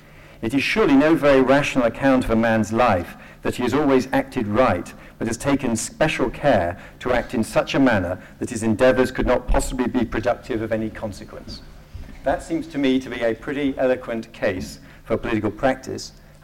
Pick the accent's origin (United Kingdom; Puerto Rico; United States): United Kingdom; England; even worse than being English and a practicing politician